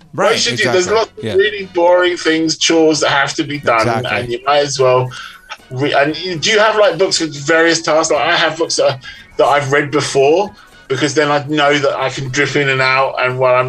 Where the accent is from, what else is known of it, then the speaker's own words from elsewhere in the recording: England, United Kingdom; Oh, yes. Well, yeah, I'm English.